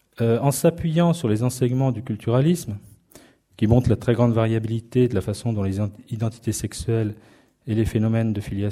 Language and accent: French; France; à l'heure où vient d'être votée chez nous en France la loi sur le mariage pour tous